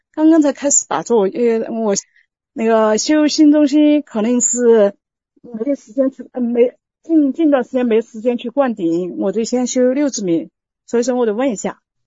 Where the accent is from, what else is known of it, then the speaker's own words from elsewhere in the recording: Chongqing, China; 因为我是重庆的，重庆本来就天热嘛